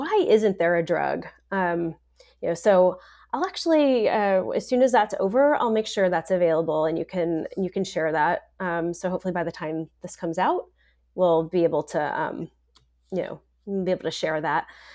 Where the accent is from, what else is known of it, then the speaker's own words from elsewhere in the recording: North Carolina, United States; now in San Antonio, United States; I live in San Antonio, but I visit North Carolina, my hometown, in Nashville quite a bit.